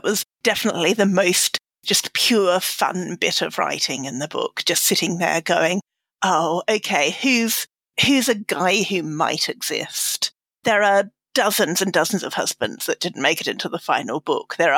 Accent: Australia; I'm Australian

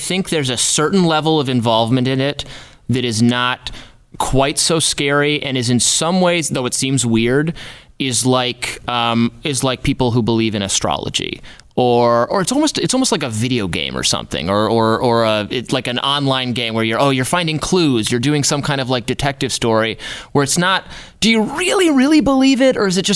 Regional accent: Michigan, United States; I'm from Michigan originally.

